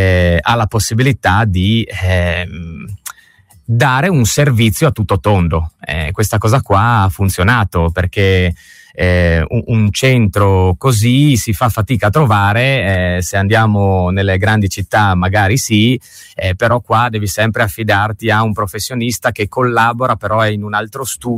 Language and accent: Italian; Tolmezzo, Friuli-Venezia Giulia, Italy; Io sono di Tolmezzo